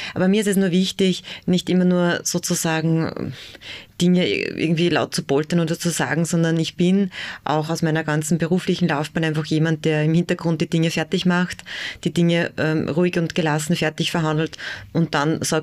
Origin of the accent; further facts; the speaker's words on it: Upper Austria, Austria; Ich bin Oberösterreicherin, habe in Innsbruck studiert.